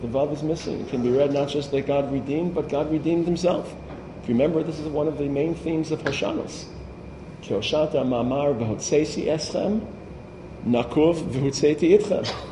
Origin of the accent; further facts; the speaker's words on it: Brooklyn, New York, United States; I grew up in Brooklyn in a very small place